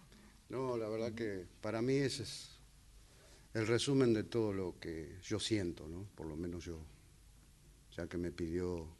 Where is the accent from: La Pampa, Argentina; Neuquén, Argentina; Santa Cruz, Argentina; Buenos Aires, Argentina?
Buenos Aires, Argentina; born there; yo nací en Capital Federal, en el pueblo de San José de Flores, pero los fines de semana era el campo.